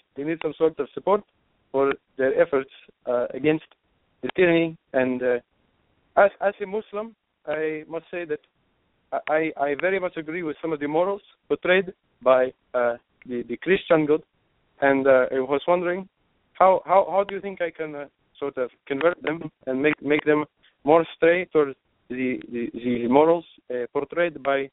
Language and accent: English; Syria; English is a second language; I am from Syria right now, in Syria.